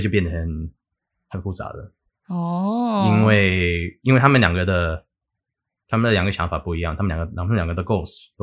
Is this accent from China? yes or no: no; United States; Chinese is a second language; 我们美国人也是会说